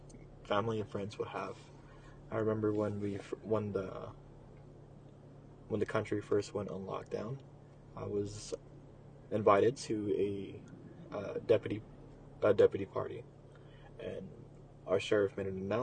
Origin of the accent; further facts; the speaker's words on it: San Antonio, Texas, United States; I was born in San Antonio, Texas. Where are you from? Also San Antonio, Texas as well.